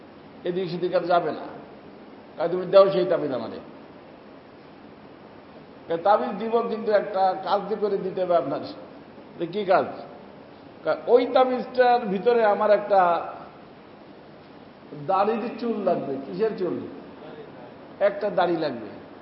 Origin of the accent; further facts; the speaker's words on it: Bangladesh; moved away; আমি একবার এই বাংলাদেশে যখন প্রথম প্রথম আসলাম আমার গ্রামের বাড়িতে, আমার মা বেঁচে ছিলেন